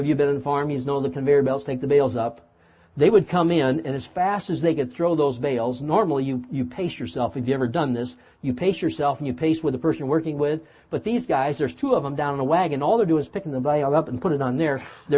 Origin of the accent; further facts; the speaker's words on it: Michigan, United States; I grew up in Southwest Michigan on a farm.